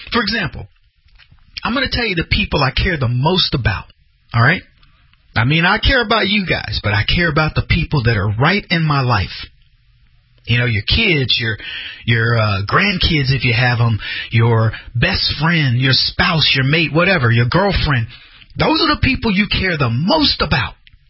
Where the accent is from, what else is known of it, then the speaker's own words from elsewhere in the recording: United States; Because I'm American, and my team, the Americans, are playing against those Brits